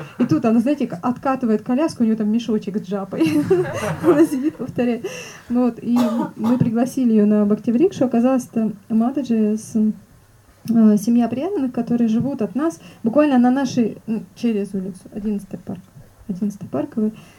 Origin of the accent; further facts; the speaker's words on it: Novosibirsk, Novosibirsk Oblast, Russia; Я сама из Сибири. Я родилась в Новосибирске